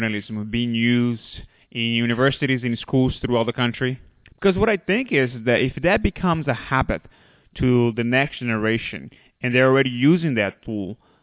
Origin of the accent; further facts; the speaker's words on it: Brazil; because I grew up in Brazil and I remember people talking about that in the 90s.